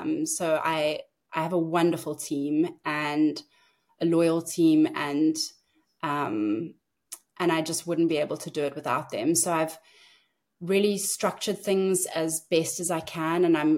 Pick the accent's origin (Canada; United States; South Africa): South Africa; and being South African, I just hadn't had a window into that world.